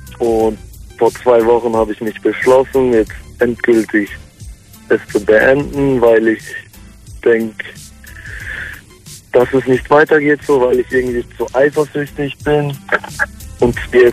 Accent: Heilbronn, Baden-Württemberg, Germany; Ich komme aus Heilbronn.

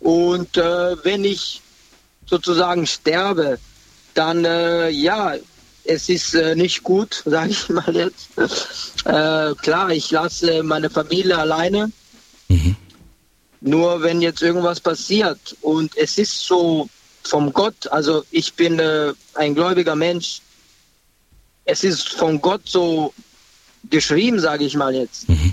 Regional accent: Freiburg im Breisgau, Baden-Württemberg, Germany; ich komme aus Freiburg in der Nähe, Freiburg im Breisgau.

